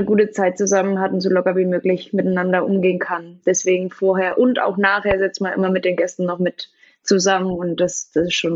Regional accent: Saarland, Germany; Ich komme ursprünglich auch aus dem Saarland.

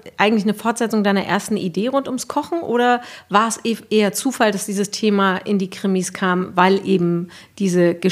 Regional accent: Leck, Schleswig-Holstein, Germany; Ich komme aus Leck zum Beispiel.

